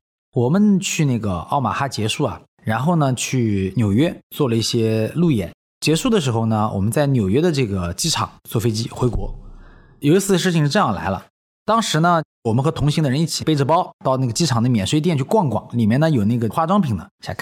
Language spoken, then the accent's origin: Chinese; China; now in United States; 以我一个中国人的标准来讲，它是吃不下去的